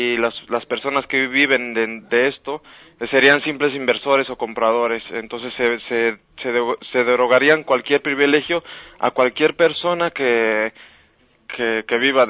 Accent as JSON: {"language": "Spanish", "country": "Bolivia", "said": "el agua en mi país, en Bolivia"}